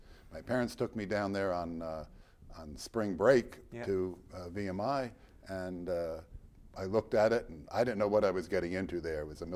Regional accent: New Jersey, United States; I was born in New Jersey, Elizabeth, New Jersey, my father was a postal inspector, and we had a beach cottage down on the Jersey shore

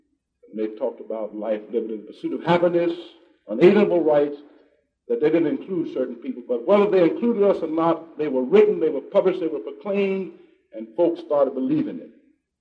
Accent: Memphis, Tennessee, United States; I was born in Memphis, Tennessee. I was raised there until I went to the Army.

